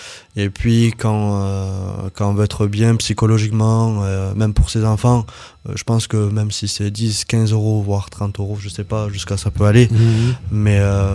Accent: Millau, Occitanie, France; De Millau.

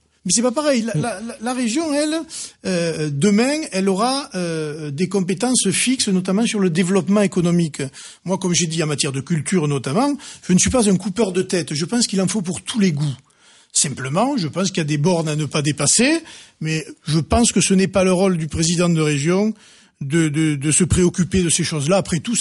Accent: Perpignan, Occitanie, France; moi, vous savez que je viens de Perpignan

